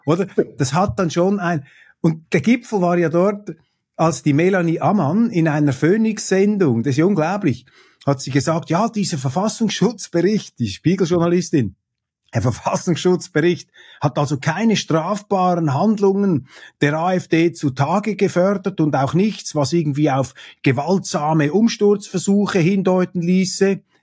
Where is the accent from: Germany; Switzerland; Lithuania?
Switzerland; Klingt jetzt etwas überheblich hier als Schweizer, aber ich sage das mal, stimmt.